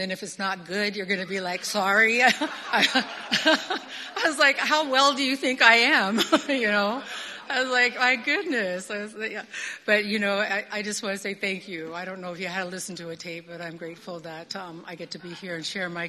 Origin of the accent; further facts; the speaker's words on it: Rocky Boy, Montana, United States; So, yeah, I'm from the Cree Nation. I'm of the Chippewa Cree Tribe of Rocky Boy, Montana. And I come from a family of storytellers, like my father was.